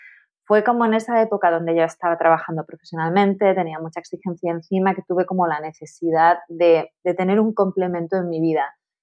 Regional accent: Tenerife, Canary Islands, Spain; now in Madrid, Spain; me mudé a Madrid porque yo soy de Tenerife

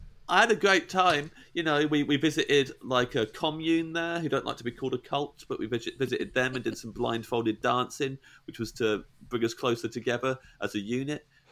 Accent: Kettering, East Midlands, United Kingdom; Lahnstein, which is twinned with Kettering, with my hometown. Went there when I was a teenager

